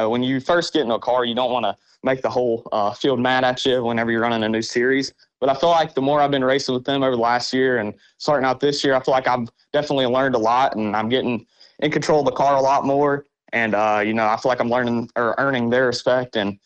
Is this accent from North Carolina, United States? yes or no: yes; Cherryville, North Carolina, United States; growing up in Cherryville, or Churaville, as we say, you know, everybody just seems to kind of call it